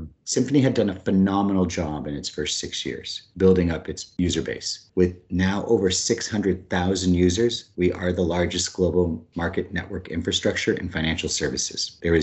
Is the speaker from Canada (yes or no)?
yes; Canada; One of my favorite athletes growing up in Canada was Wayne Gretzky, the hockey player.